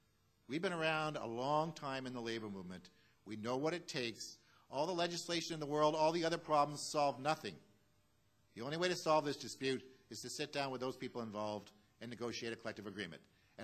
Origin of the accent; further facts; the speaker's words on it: British Columbia, Canada; a right that we all want as British Columbians